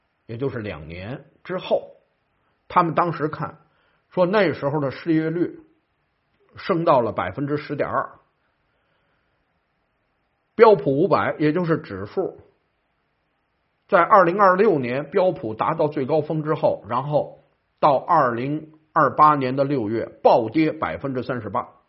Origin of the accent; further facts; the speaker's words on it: China; 当然我们中国人原来就好赌啊